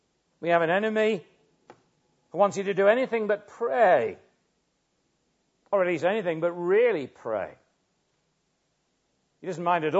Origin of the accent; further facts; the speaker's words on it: England, United Kingdom; now in Llantrisant, United Kingdom; most English people, of whom I count myself one